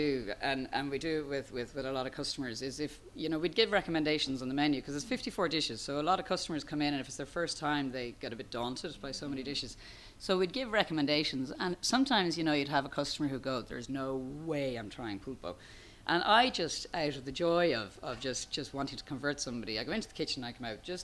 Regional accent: Ireland; You know, potatoes and black pudding, I'm Irish, it's just like a match made in heaven.

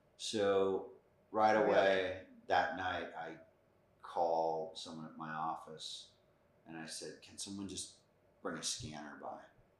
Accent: Los Angeles, California, United States; There was specifically one strip in the valley where I grew up on Sepulveda between Ventura and I think, I don't even know the name of the street, but it's near where the mall is now.

